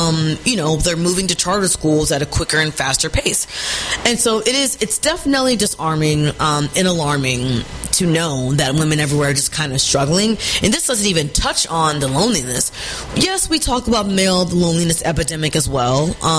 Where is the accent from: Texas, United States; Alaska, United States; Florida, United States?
Texas, United States; when I talk to people who know me and I tell them I'm from Texas, one of the things that I always like to make a joke about is, like, I am a political refugee, right? Like, I left here, left Texas